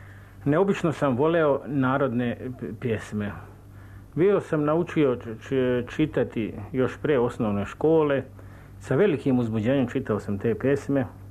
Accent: Bosanska Krajina, Bosnia & Herzegovina; U Bosanskoj krajini, u mom rodnom kraju, čuvao sam stado

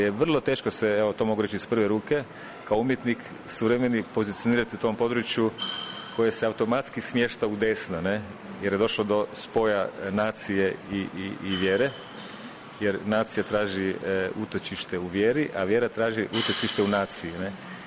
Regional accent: Rovinj, Istria County, Croatia; Ja sam inače iz Rovinja, rovinjskog sela Istre, ali sam sa poslom zapravo vezan uz Rijeku, sa Akademijom primijenjenih umjetnosti, i nekako sam dio tog riječkog zapravo kruga umjetnika suvremenih.

